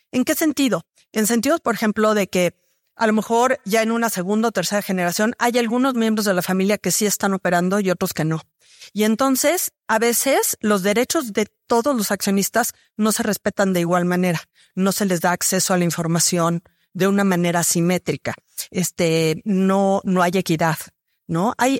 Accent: Mexico; lo que es muy padre pensar como mexicanos es que tenemos estas grandes empresas familiares

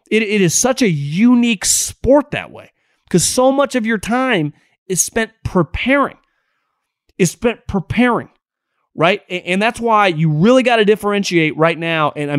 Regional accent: Davis, California, United States; guy actually I grew up with in Davis

